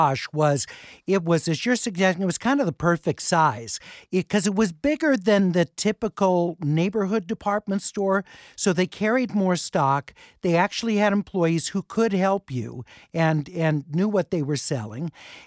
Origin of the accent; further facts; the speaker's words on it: Hollywood, California, United States; Growing up in Hollywood, going to Hollywood High after school, I just go down the street, down Sunset, to the Tower Records in West Hollywood